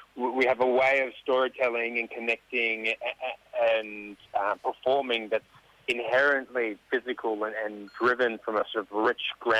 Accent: Sydney, New South Wales, Australia; But I grew up on Gadigal country as well in Sydney. I've got a really strong connection to that place.

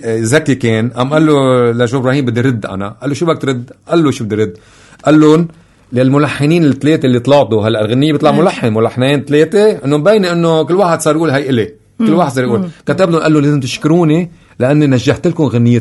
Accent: Lebanon; وأنا لبناني

